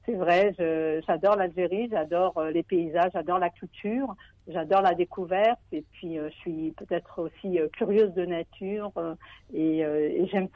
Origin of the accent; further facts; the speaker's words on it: France; Parce que je suis native de France.